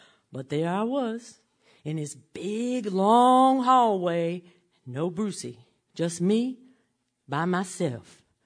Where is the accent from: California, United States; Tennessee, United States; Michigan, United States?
Tennessee, United States; Memphis; "Hi, y'all. … And I'm from Memphis, Tennessee."